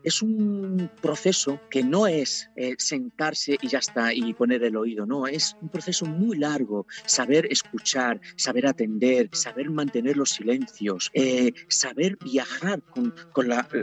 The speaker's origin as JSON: {"language": "Spanish", "country": "Morocco", "first_language": "Berber", "second_language": "Spanish", "said": "mi lengua materna es el bereber, la lengua de mis padres, de mis hermanas, de mi familia, es la que yo aprendí. Pero yo estuve estudiando en una escuela coránica de pequeño, y en una escuela coránica enseñan en árabe."}